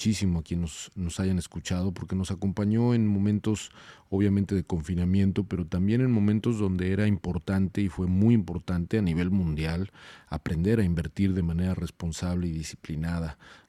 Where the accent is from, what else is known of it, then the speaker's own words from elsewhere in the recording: Mexico; now in United States; Yo soy mexicano, pero me considero un ciudadano de América Latina